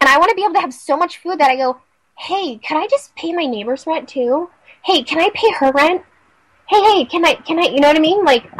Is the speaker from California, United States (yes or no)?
yes; Lemon Grove, California, United States; I grew up in Lemon Grove. The soil is amazing.